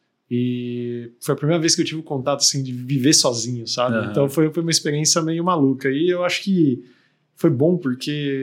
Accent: Mauá, São Paulo, Brazil; also born or lived in Santo André; Eu nasci em Santo André, mas vivi 27 anos da minha vida em Mauá. Então lá eu estudei, cresci, comecei meu trabalho

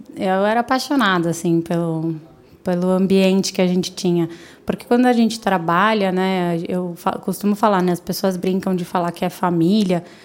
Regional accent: São Paulo, Brazil; also born or lived in California; now in Europe; Sou da zona norte de São Paulo, de Santana, onde parece uma cidade de interior, que nem aqui, todo mundo se conhece.

